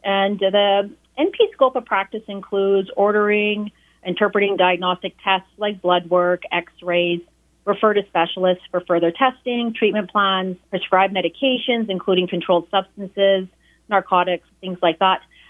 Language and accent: English; Prince Albert, Saskatchewan, Canada; I'm from Prince Albert. I grew up, raised here, and graduate of St. Mary's.